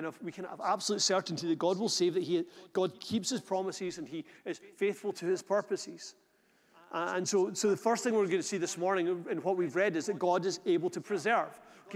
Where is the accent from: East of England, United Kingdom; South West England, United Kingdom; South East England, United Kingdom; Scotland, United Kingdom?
Scotland, United Kingdom; well, we come from Scotland, so Scotland is historically a Christian nation